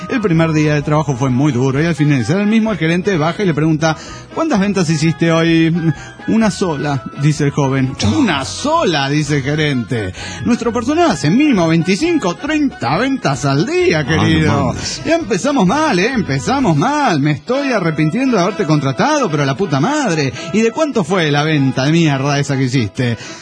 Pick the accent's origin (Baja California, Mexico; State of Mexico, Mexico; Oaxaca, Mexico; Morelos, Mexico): Morelos, Mexico; Axochiapan; de Axo Chapa, Morelos